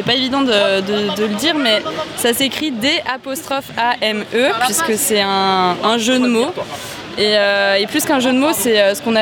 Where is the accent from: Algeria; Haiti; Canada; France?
France; Auvergne-Rhône-Alpes; Ah oui, on vient de Haute-Savoie. C'est vrai qu'on l'a pas dit. On vient de Haute-Savoie, donc on tourne beaucoup par là-bas